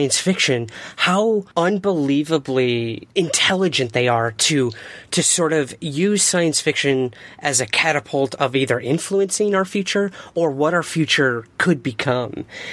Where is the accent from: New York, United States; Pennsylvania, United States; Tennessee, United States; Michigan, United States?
New York, United States; Syracuse; I actually went to see … one summer in my hometown of Syracuse, New York.